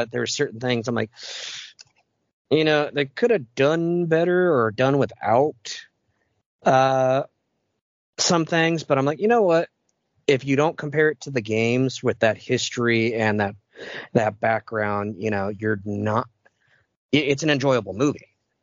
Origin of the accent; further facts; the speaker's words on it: Texas, United States; I was raised down in Texas, which is one of the gun capitals here in the U.S.